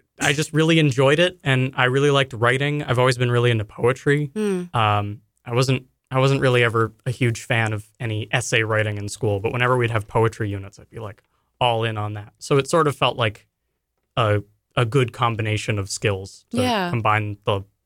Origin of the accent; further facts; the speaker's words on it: Natick, Massachusetts, United States; I'm from Natick, Massachusetts.